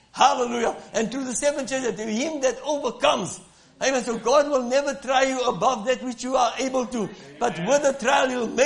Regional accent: South Africa; I come from South Africa.

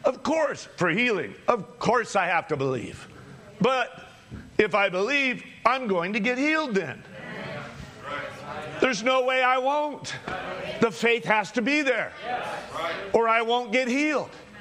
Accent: North Dakota, United States; But growing up in the North Country, in North Dakota, I don't know if it was my mom trying to give me something to do or to keep me busy.

